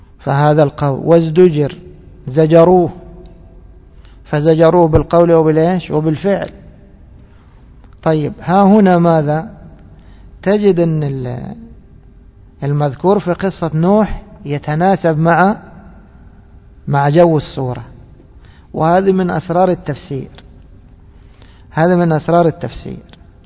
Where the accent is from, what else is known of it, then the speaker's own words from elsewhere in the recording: Egypt; احنا عندنا في مصر ايش يقولوا يا شيخ دكتور؟